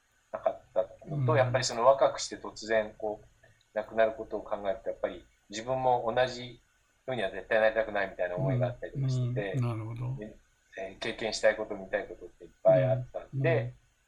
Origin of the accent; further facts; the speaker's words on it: Gunma, Japan; 生まれ故郷の群馬県で、なおかつ、ちょっと都市化されたところじゃなくて、やっぱり農村地域がいいなってことで、いくつかもう村を回って、金町にお世話になって、活動がスタートした